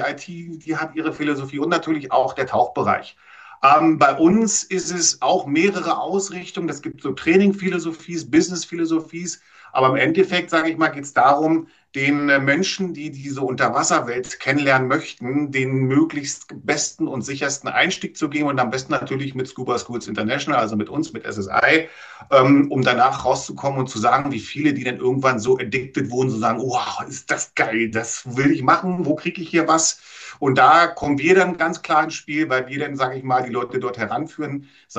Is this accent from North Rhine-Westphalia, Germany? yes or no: no; Berlin, Germany; also born or lived in Egypt / Spain; Berlin, da hast du mich jetzt gerade erwischt. Ansonsten bin ich sehr viel international unterwegs, war auch ein paar Jahre im Ausland tätig. Unter anderem in Ägypten, dann auch in Spanien vor 20 Jahren